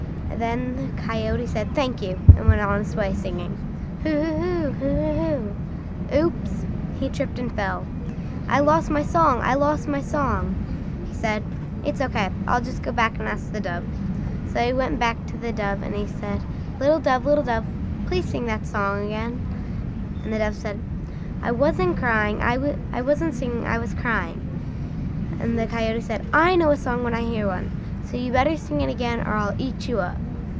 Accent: Cape Girardeau, Missouri, United States; I'm from Cape Girardeau, Missouri

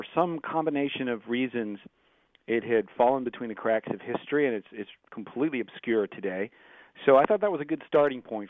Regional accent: United States; this American voyage that I, as an American, had never even remotely heard of.

